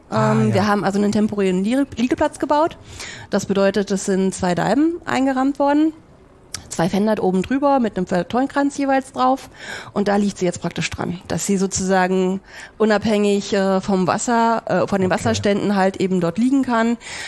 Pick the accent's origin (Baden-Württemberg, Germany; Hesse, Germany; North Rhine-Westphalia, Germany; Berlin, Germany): Berlin, Germany; now in Hamburg, Germany; Also ich bin gebürtige Berlinerin, hört man vielleicht nicht mehr ganz so raus, ich hoffe es zumindest. Und bin dort halt eben geboren, aufgewachsen, habe dort auch mein Studium gemacht an der FH. Bin dann aber nach Hamburg gekommen.